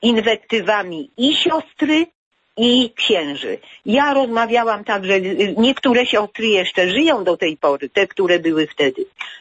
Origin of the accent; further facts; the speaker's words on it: Jordanów, Lesser Poland, Poland; born there; Ja urodziłam się w Jordanowie i tam byłam także bierzmowana przez Jana Pawła II świętego.